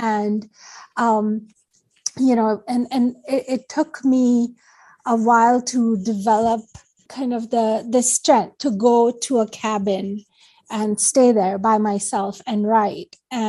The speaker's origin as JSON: {"language": "English", "town": "Karachi", "region": "Sindh", "country": "Pakistan", "said": "I am originally from Pakistan, from Karachi"}